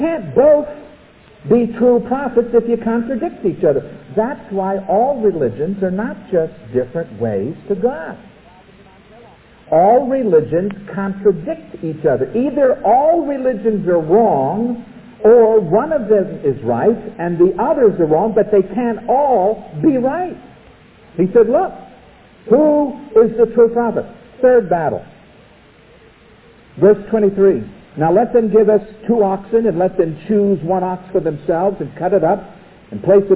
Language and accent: English; New York, United States